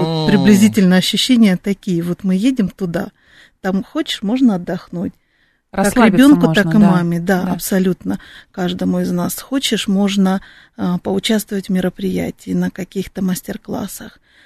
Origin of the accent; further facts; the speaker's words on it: Khimki, Moscow Oblast, Russia; Мы из Химок, с микрорайона.